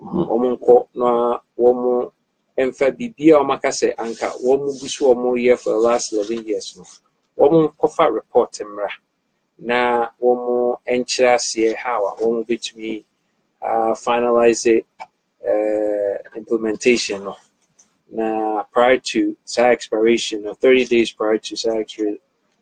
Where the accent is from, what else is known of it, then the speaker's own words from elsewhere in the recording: Ghana; because we are Ghanaian national, ya woo, higher birthright according to the constitution.